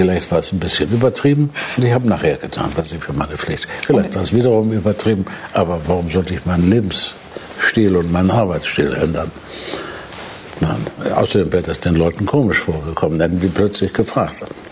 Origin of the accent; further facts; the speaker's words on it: Northern Germany, Germany; Ich bin ein Norddeutscher. Die Norddeutschen sind zurückhaltend.